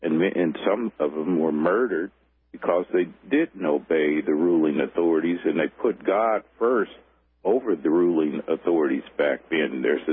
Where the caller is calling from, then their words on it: Texas, United States; Down here in Texas.